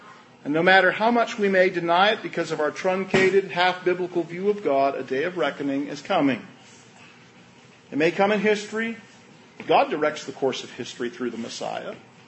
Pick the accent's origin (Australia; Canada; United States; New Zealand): Canada; You know, I'm a Canadian, so we have a queen.